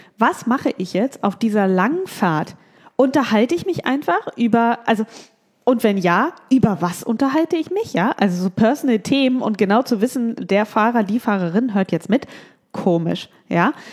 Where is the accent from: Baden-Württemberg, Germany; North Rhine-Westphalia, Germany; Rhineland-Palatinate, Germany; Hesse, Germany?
North Rhine-Westphalia, Germany; Düsseldorf; ich bin Düsseldorferin.